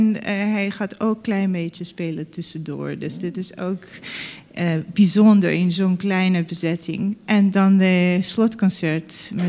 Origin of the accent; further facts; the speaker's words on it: Georgia; Want ik kom zelf uit Georgië.